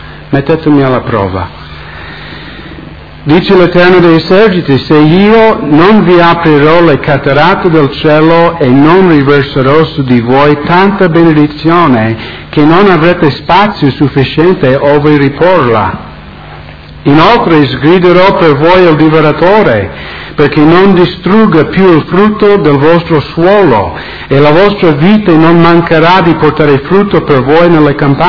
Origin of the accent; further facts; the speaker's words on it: United States; in America, nel mio paese